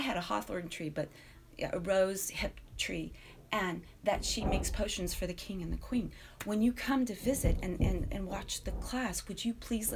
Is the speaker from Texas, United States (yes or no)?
yes; Texas, United States; I grew up in Texas. And when I was in Texas, I was living with my grandmother, and a couple of my cousins were going to the Austin Waldorf School.